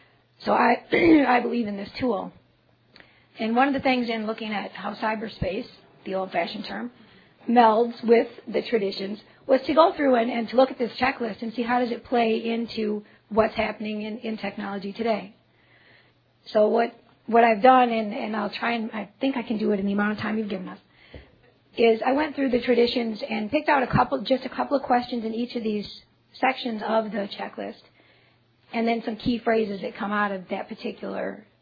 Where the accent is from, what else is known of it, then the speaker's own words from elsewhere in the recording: Georgia, United States; I come from Georgia. My home group is the Milledgeville group.